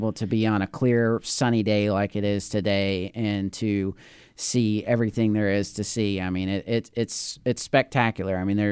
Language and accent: English; Rushville, Indiana, United States; now in Shelbyville, United States; I'm a Rush County boy.